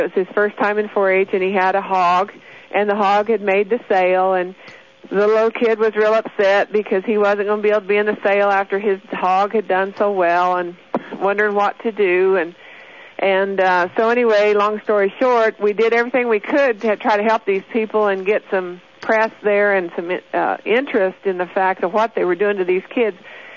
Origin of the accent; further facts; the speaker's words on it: Colorado, United States; I live down in southeast Colorado. We're down there. We're the ranchers that are trying to keep the Army from taking our land.